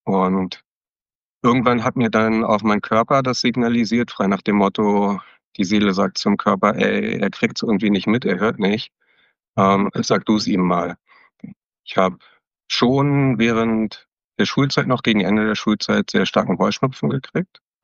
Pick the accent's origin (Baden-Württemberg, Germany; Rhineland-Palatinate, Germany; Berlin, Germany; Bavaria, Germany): Berlin, Germany; ich komme aus Berlin.